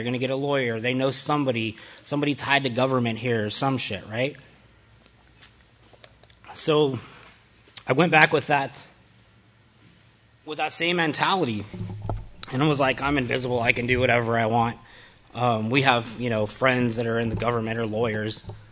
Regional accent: El Paso, Texas, United States; So growing up in El Paso, we're on the border of Mexico, right?

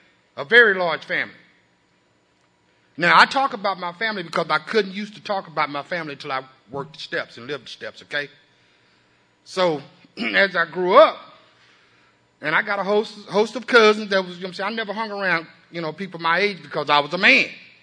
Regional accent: La Grange, Texas, United States; born there; I was born in LaGrange, Texas, which is Fayette County, which is the seat of Fayette County.

